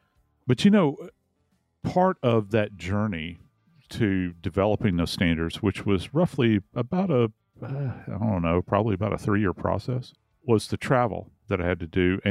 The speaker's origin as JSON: {"language": "English", "region": "the South", "country": "United States", "tie": "born or raised there", "said": "And growing up in the South, I was never really exposed to their food that much."}